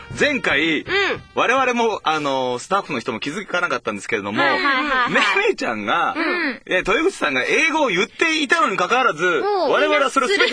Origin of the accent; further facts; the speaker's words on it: Wakayama, Japan; 僕はあの和歌山県出身なんですけれども、うちの名産はね、やっぱりみかんですよ。